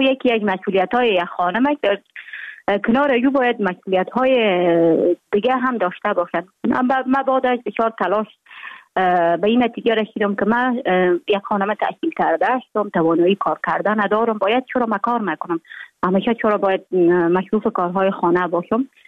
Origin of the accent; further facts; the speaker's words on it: Jowzjan, Afghanistan; also born or lived in Mazar-i-Sharif; ما در ولایت جوبیجان به دنیا آمدیم، 26 سال عمر دارم. مکتب خود در افغان ترک تا صنف 9 در جوبیجان خواندیم